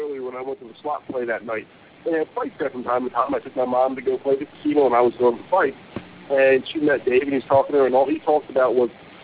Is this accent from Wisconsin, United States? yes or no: no; Philadelphia, Pennsylvania, United States; I'm from Philadelphia. We only throw left hooks.